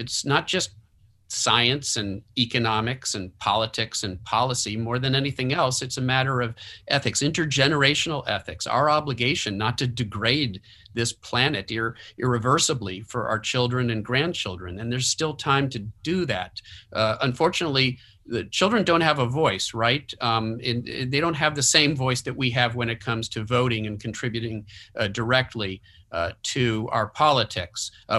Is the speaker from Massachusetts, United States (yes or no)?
yes; Massachusetts, United States; as somebody who was born and raised in Massachusetts, I have to say that was a tough one to watch